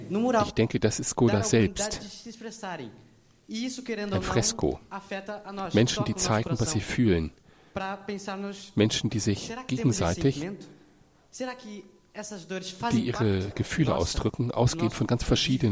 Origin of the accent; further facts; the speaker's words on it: Guinea-Bissau; German is a second language; Ich komme aus Guinea-Bissau, ich bin Muslim.